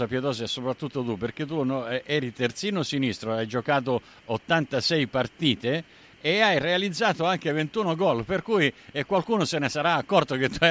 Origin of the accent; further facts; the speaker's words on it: Sicily, Italy; tu sai che sono siciliano